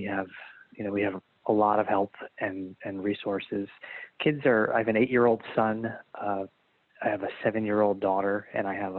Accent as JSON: {"language": "English", "region": "New York", "country": "United States", "tie": "born or raised there", "also_born_or_lived": "Washington, D.C. / Boston", "lives_now": "Durham, United States", "said": "I came here from D.C., and before that, born and raised in New York, and then did my training in Boston. I always tell people, this is the furthest south that anyone in my family has ever lived."}